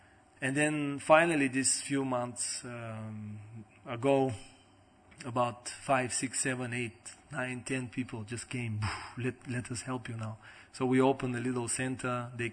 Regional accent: Bulgaria; But 5 years I've been doing some preaching in Bulgaria, in my hometown in particular.

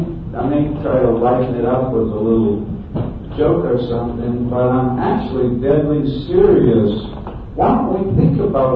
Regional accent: United States; So, you know, I come from that way of life. I mean, I'm from America.

